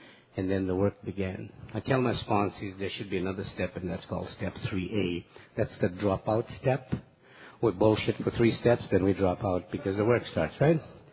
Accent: Fiji; born there; I was born in Fiji. Drinking was a privilege. I come from a very well-to-do family

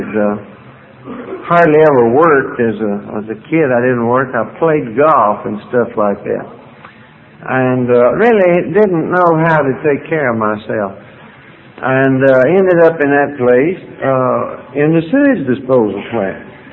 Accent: Kentucky, United States; Now, I knew about Lexington because I'm from Kentucky, and Bluegrass was my middle name.

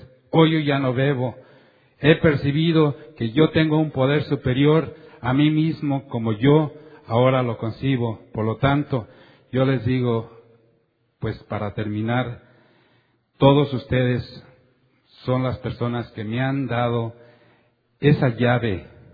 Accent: Mexico; Me dice, tú por tu acento has de ser de México. Le digo, pues sí, soy de México.

